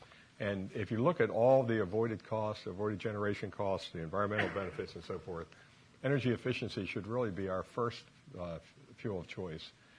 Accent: Baltimore, Maryland, United States; I'm from Baltimore.

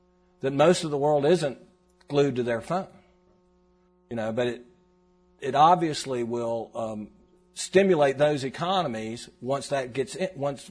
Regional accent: United States; I'm an American and I haven't traveled around the world very much

